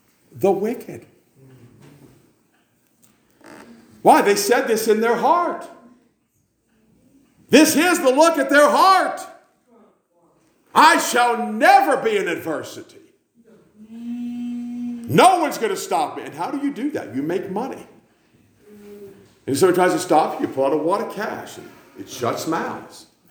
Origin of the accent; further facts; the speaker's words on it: United States; I'm an American, so I got a sweatshirt, blue jeans.